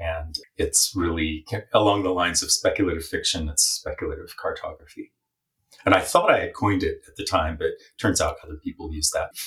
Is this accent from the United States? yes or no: yes; Oakley, California, United States; also born or lived in Walnut Creek; I was born in Walnut Creek, but I didn't actually live there. About 25 miles east of San Francisco. But I didn't live there. I lived in this tiny town called Oakley, which is way out there.